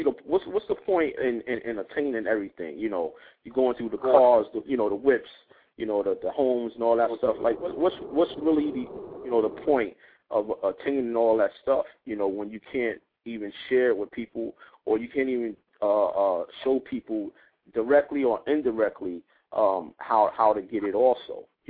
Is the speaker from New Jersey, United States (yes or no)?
no; Bronx, New York, United States; also born or lived in Mount Vernon; We did another event in Mount Vernon where I was raised for a period of time in my life. I grew up in the Bronx, 174th Street, Hoe Avenue, and Katona and all that. Shout out to everybody in the BX.